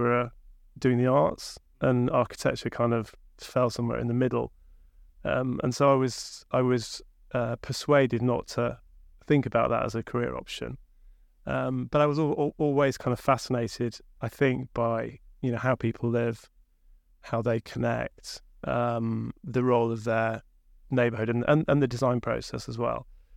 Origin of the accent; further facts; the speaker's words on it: Sheffield, Yorkshire and the Humber, United Kingdom; accent: Sheffield; Yeah, you can probably hear my broad Sheffield accent.